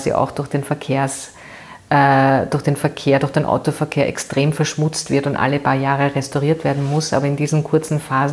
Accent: Vienna, Austria; born or raised there

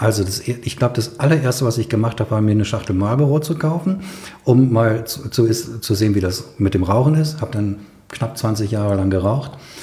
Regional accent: Essen, North Rhine-Westphalia, Germany; ich komme eigentlich aus Essen, aus dem Ruhrgebiet.

